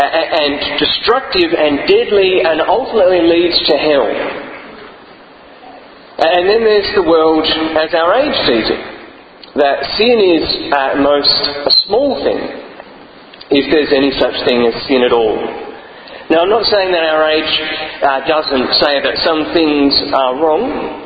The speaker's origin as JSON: {"language": "English", "country": "Australia", "said": "Now, as Australian Christians, this highway is the highway that lies in front of us."}